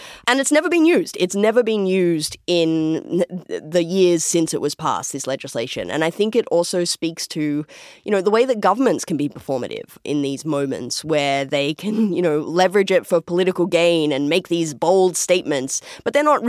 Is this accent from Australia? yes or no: yes; Australia; I'm from Australia.